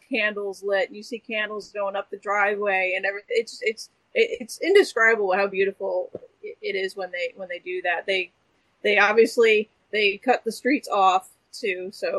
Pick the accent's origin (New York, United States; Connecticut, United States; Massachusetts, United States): Connecticut, United States; No, I grew up in Connecticut, and our school, I was flipping through the records and there he was.